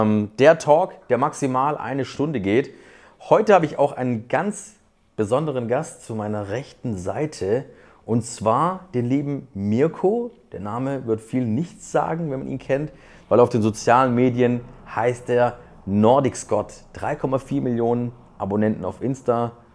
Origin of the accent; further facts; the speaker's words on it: Stuttgart, Baden-Württemberg, Germany; Ludwigsburg ist gleich bei Stuttgart, das ist so ein Nebenort von Stuttgart, ich bin Stuttgarter.